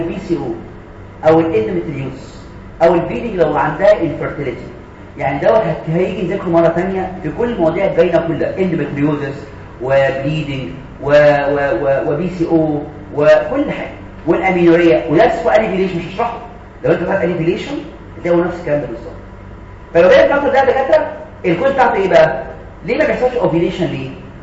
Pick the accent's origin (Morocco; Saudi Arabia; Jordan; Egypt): Egypt; احنا شغلنا على فكره انا مصري